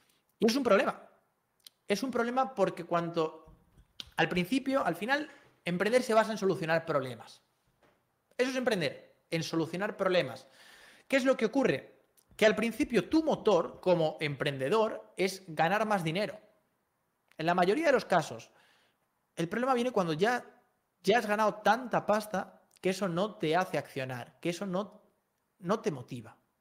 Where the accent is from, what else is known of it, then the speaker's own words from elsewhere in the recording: Madrid, Community of Madrid, Spain; a 10.000 kilómetros de casa, yo soy de Madrid, en Filipinas